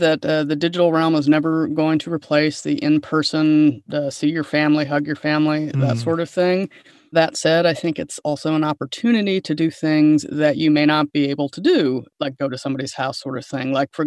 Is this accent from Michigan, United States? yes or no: no; Indiana, United States; I am from the Midwest, and so there's always some kind of playing card event after the meal.